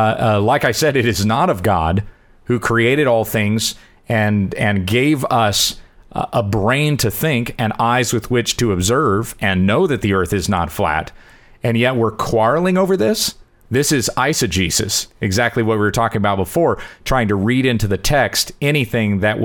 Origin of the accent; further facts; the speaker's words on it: Kansas, United States; I come from Western Kansas. I've seen a lot of flat.